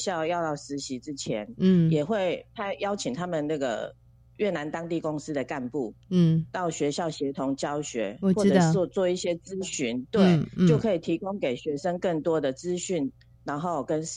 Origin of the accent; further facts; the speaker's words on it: Taiwan; 因为我是台湾人，老板也是台湾人